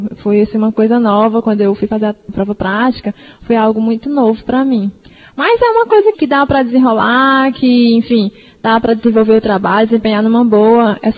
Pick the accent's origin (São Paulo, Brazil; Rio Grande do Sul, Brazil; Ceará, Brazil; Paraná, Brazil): Ceará, Brazil; Fortaleza; now in Brasília, Brazil; E agora eu estou indo para Brasília, né? Eu sou aqui de Fortaleza, mas estou indo para Brasília